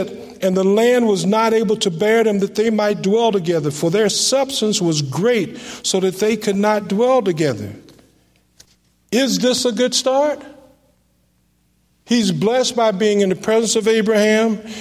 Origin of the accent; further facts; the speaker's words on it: Virginia, United States; And I grew up in Virginia, and when you grow up in Virginia, you see things a lot different.